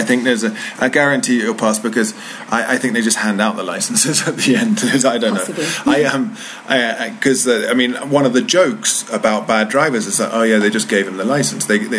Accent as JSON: {"language": "English", "region": "England", "country": "United Kingdom", "lives_now": "Colombia", "said": "And I went, yes, I'm English."}